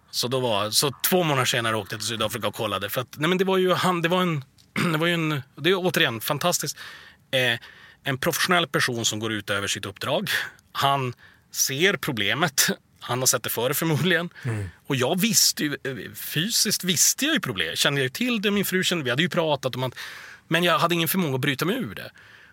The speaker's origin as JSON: {"language": "Swedish", "country": "Sweden", "said": "det var som waste att jag var svensk, för att hade jag varit där så hade jag varit rugbyspelare"}